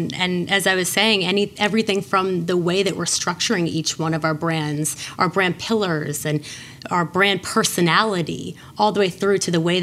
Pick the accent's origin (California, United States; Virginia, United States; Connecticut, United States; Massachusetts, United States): Virginia, United States; Richmond; also born or lived in New York City; I spent nearly a decade in New York City, and I absolutely loved it. But I'm from Richmond, and I always wanted to come back to Richmond.